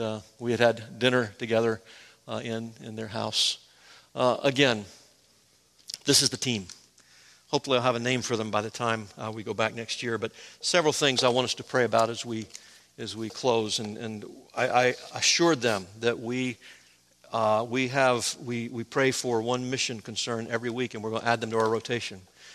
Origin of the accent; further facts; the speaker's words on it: United States; But they had something different for me because I'm an American.